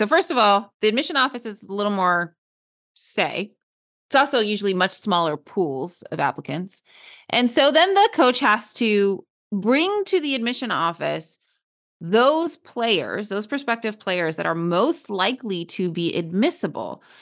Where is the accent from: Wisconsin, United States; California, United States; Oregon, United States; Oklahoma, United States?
California, United States; Los Angeles; I grew up in LA.